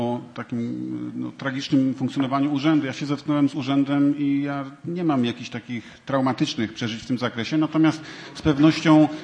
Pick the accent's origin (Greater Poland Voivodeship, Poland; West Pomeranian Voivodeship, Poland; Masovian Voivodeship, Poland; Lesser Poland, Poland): Greater Poland Voivodeship, Poland; Poznań; born there; Ja się urodziłem na Jeżycach.